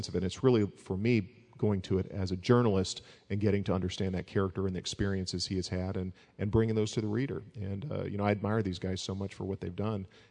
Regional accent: Auburn, Alabama, United States; I grew up near Auburn, Alabama, which is very close to Fort Benning

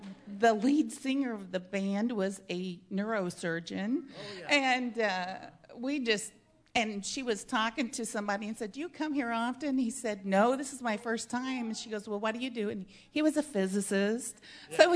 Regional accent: Kansas City, Missouri, United States; So we're from Kansas City where we have knuckleheads.

